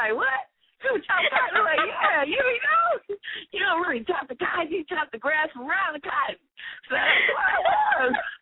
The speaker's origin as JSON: {"language": "English", "region": "Tennessee", "country": "United States", "said": "I'm from Tennessee, and there really wasn't much to do down there except, you know, we worked in the fields."}